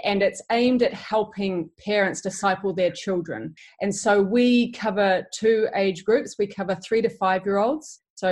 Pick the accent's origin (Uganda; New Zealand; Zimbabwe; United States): New Zealand; And so my brother and I were raised in New Zealand.